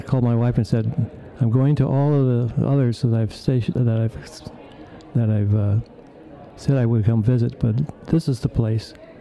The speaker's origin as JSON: {"language": "English", "town": "Seattle", "region": "Washington", "country": "United States", "said": "I'm originally from Seattle, but it's not the same town that I grew up in."}